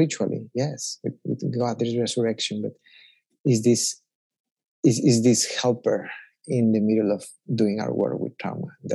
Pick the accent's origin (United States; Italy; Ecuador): Ecuador; I don't know, I'm from Ecuador.